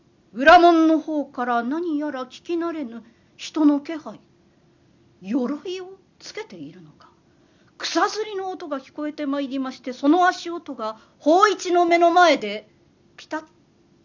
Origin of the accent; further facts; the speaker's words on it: Kitakyushu, Fukuoka, Japan; 私のふるさとというのは福岡県の北九州市でございまして、源平の最後の戦場壇の浦はすぐそば、子供の頃から親しみがございます。